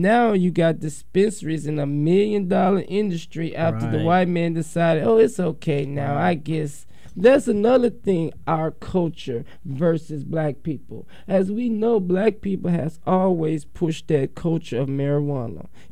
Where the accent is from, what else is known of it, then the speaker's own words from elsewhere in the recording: the South, United States; Because we was raised deep in the South.